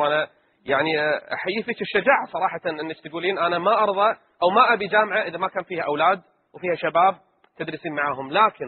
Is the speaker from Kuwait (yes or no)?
yes; Kuwait; عندنا بالكويت.